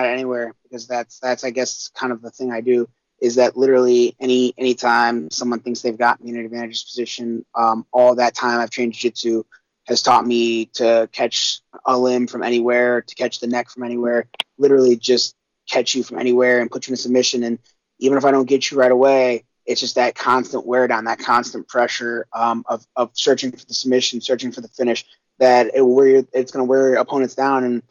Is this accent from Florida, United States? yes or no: yes; Florida, United States; University of Florida is number one because I grew up in Florida.